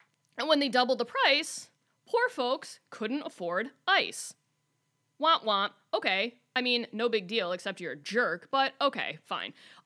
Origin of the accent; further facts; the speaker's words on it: Michigan, United States; Mackinac Island because we're from Michigan, like other places.